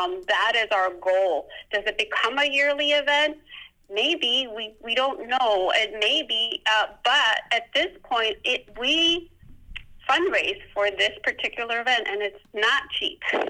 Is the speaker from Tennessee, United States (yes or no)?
no; Chicago, Illinois, United States; we grew up poor in Chicago.